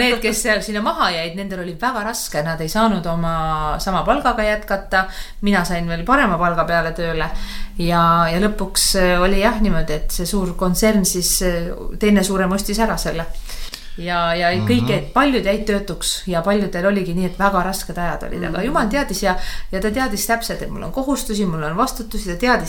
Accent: Tallinn, Harju County, Estonia; moved away as an adult; now in Võru, Estonia; Kui mina tulin ka Tallinnast Võrru kolisin ära, abiellusin oma abikaasaga

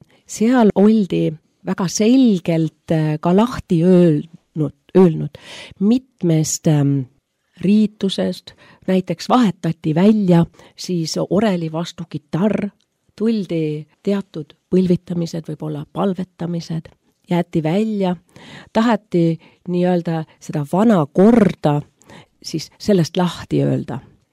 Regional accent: southern Germany, Germany; ma kasvasin lõuna Saksamaal, kus enamus kirikuid ongi katoliku kirikud ikkagi.

